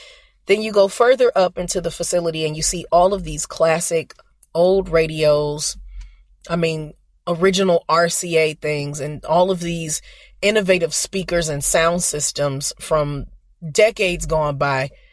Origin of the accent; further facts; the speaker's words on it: United States; And their music history is very much my music history as an American.